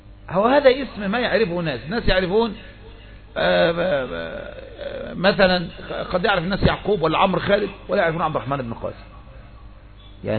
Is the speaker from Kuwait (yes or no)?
no; Egypt; ما جاءوا في بلدنا مصر